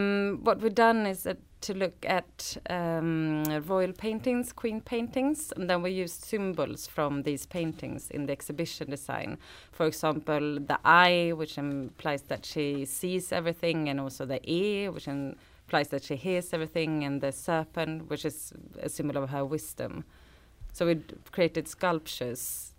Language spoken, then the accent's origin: English; Sweden; now in London, United Kingdom; Yeah, we are from Sweden.